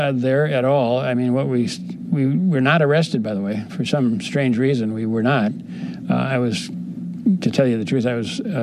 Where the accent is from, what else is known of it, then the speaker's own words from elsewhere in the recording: Burlington, United States; just thinking through the issues from the perspective of somebody growing up in Burlington, where it's all white